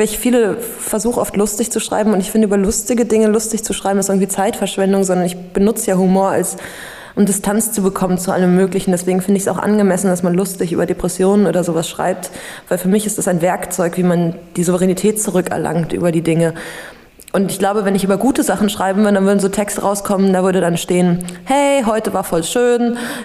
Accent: Bavaria, Germany; wenn ich jetzt so meine Jugend in Bayern schreiben würde, wäre es ein anderer Blick auf mich

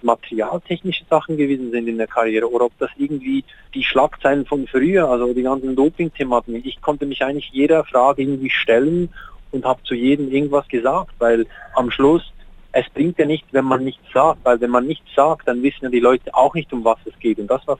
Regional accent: Switzerland; Ich bin auch Schweizer Sportler des Jahres geworden.

